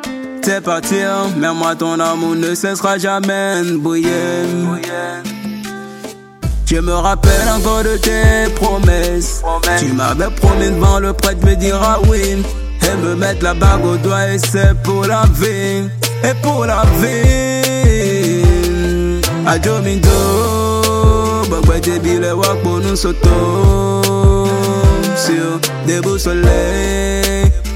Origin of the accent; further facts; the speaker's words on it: Abomey, Zou, Benin; Pas ce moment-là, je suis d'Abomé.